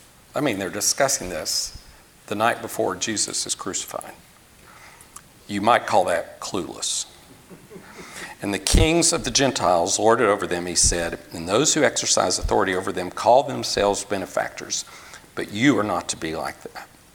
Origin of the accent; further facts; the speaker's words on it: Tennessee, United States; I'm from East Tennessee. I'm only 100 miles from where he lives in Montreat, North Carolina.